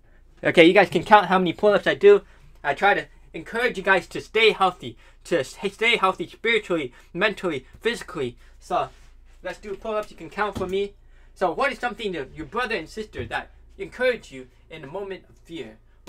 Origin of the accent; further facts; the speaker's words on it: Taiwan; also born or lived in California / China / Texas; Well, you see, I was born in California. Then I went overseas to China for 4 years as a missionary kid. I went to Texas for 1 year in 6th grade. And then from 7th to 12th grade, I went to Taiwan.